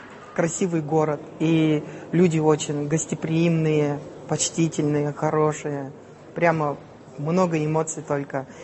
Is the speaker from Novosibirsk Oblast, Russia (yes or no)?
no; Tula Oblast, Russia; Я из Тульской области